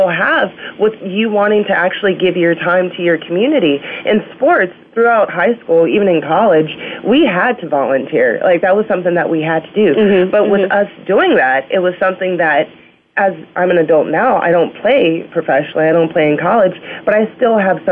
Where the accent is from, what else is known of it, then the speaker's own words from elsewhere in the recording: San Diego, California, United States; I'm from San Diego, and out there we're huge Charger fans.